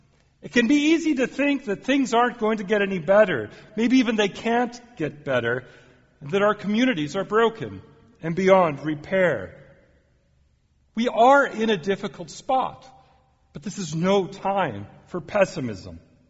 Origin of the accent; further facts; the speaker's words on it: Fargo, North Dakota, United States; I started my clinical pastoral education at a nursing home in my hometown of Fargo, North Dakota